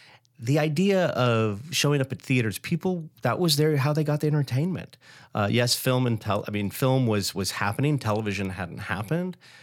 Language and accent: English; Hawaii, United States; I grew up in Hawaii, where my intro to Broadway was records.